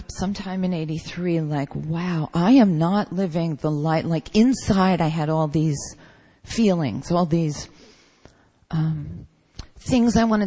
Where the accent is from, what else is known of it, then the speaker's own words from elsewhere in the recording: Philadelphia, Pennsylvania, United States; now in New York City, United States; And I grew up in Philadelphia, and my only goal was to move to New York City